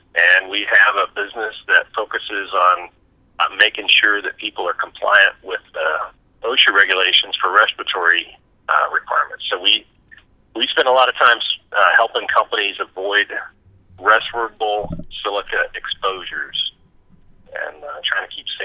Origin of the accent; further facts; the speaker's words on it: Texas, United States; I grew up in West Texas, and I grew up at a time when the oil and gas market was at a bubble. And I graduated high school in the late 80s after the 80s bubble had popped.